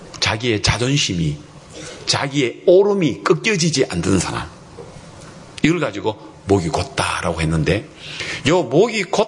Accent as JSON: {"language": "Korean", "country": "South Korea", "said": "우리는 한국 사람이라서 이 이런 어떤 분위기 속에서 우리가 헤쳐졌지"}